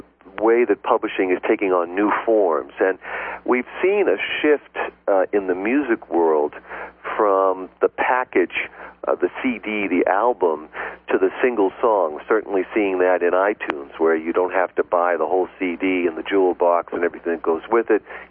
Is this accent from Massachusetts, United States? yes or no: yes; Boston, Massachusetts, United States; That is our hometown, of course. As I like to tell people, it's hard to tell, but I am from Boston